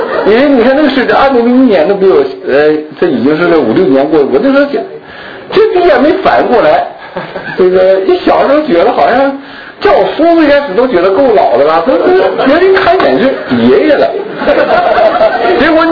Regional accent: Shenyang, Liaoning, China; 就回东北，我老家东北沈阳，在辽宁的。

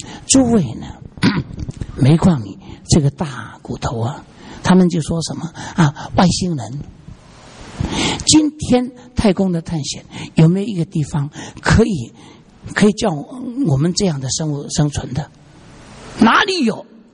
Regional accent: Hong Kong; 因为我是香港人，所以我可以上去，外国人不可以上去的。

